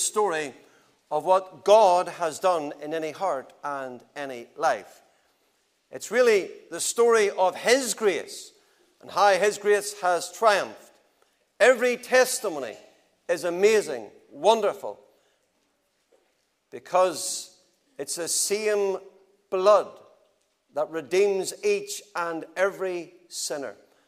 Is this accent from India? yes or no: no; Lisburn, Northern Ireland, United Kingdom; I was born and brought up in Lisburn